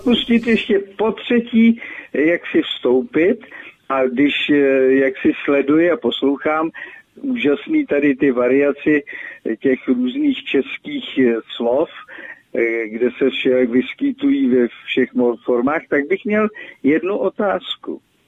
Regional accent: Plzeň, Plzeň Region, Czechia; jako patriot plzeňské, i když žiju na Plzni severu, ale rodák z Plzně

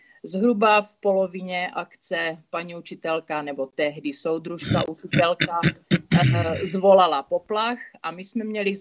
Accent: Olomouc, Olomouc Region, Czechia; protože jsem vyrůstala v Olomouci, kde byla ruská posádka

